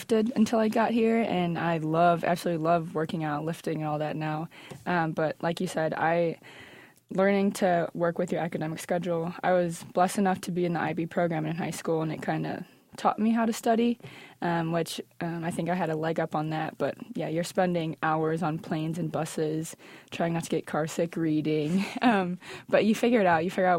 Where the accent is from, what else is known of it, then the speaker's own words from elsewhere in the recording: Forest Park, Illinois, United States; also born or lived in Glen Ellyn; Yes, I grew up in Forest Park, and then I moved to Glen Ellen during high school.